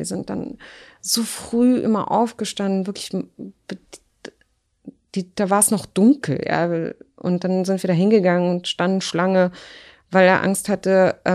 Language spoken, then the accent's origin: German; Germany; ich bin Deutsche mit palästinensischer Abstammung, palästinensischen Wurzeln.